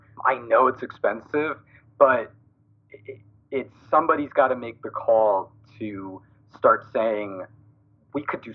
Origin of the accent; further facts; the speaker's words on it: New York, United States; Yeah, and I grew up in New York, so I'm used to the big cities.